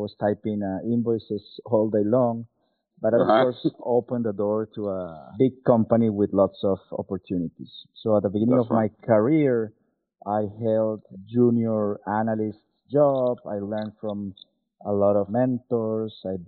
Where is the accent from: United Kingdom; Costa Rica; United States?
Costa Rica; born and raised in Costa Rica. That is my home country.